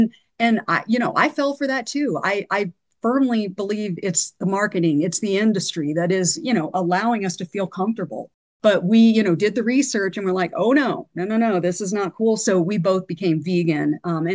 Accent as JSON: {"language": "English", "region": "Ohio", "country": "United States", "tie": "born or raised there", "said": "My story is I grew up in Amish country in rural Ohio. My dad worked in a factory. My mom was a homemaker."}